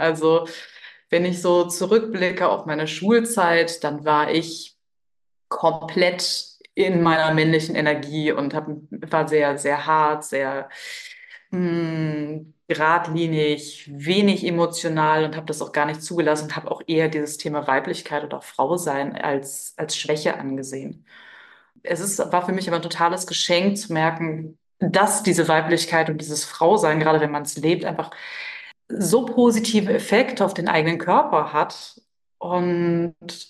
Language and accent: German; Hanover, Lower Saxony, Germany; ich komme aus der Region Hannover